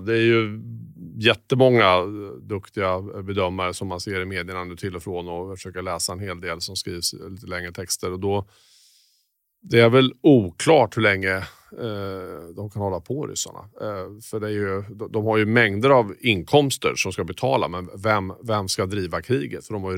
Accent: Örebro, Örebro County, Sweden; Jo, men jag växte upp i en, i Örebro, en medelstor svensk stad. Jag har en typisk medelklassuppväxt.

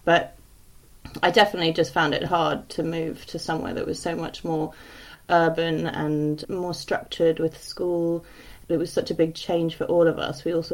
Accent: South West England, United Kingdom; I come from Devon.

